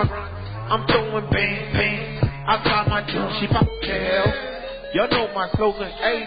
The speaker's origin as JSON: {"language": "English", "country": "Haiti", "said": "I'm from Haiti, so y'all know I rep Tucson over Dream. First Black Republic."}